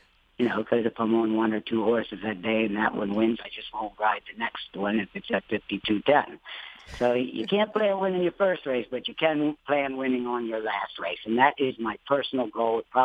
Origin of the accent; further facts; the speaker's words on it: Marlton, New Jersey, United States; also born or lived in Mount Holly; Well, I was born in Mount Holly, and I lived on a farm that my uncle owned in Marlton, New Jersey.